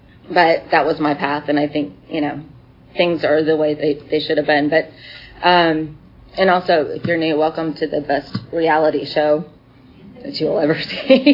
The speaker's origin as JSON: {"language": "English", "region": "Arizona", "country": "United States", "tie": "born or raised there", "said": "I'm from Arizona, and, I was raised there most of the time."}